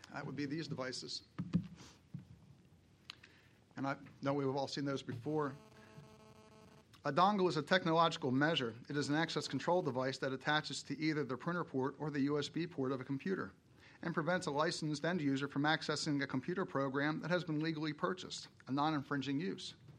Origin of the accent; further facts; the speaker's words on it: St. Augustine, Florida, United States; not far from my hometown, St. Augustine.